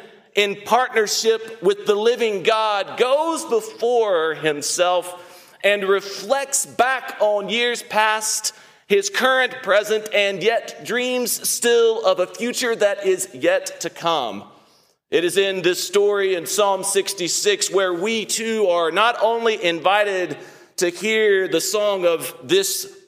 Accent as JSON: {"language": "English", "town": "Pickens", "region": "South Carolina", "country": "United States", "tie": "born or raised there", "said": "going to my hometown of Pickens, South Carolina, where we were so richly received with my parents"}